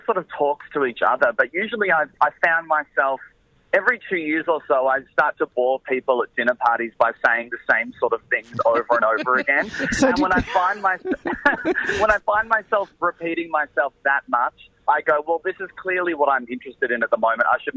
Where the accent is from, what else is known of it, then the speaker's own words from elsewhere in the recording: Melbourne, Victoria, Australia; even though we all know I grew up in Melbourne and I'll die.